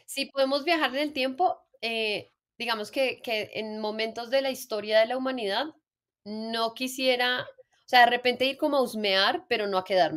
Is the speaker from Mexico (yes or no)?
no; Colombia; Como buenos colombianos, procrastinamos hasta el final.